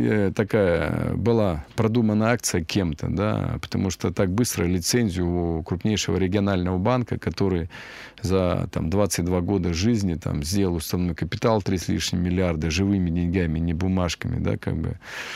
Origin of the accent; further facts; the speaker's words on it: Russia; я не люблю за границу, туда не поеду, что бы ни было здесь, да, я россиянин, буду жить здесь, да